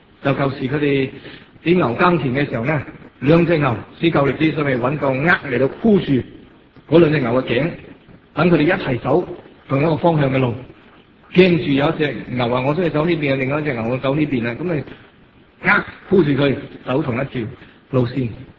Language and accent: Chinese; China; 你又不是我们中国人呢，我用中用个筷子来拉